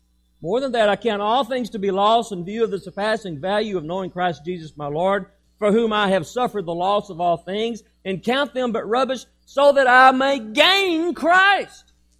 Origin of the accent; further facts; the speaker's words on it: Texas, United States; As a Texan, you know, I'm a man's man. I'm going to do it myself.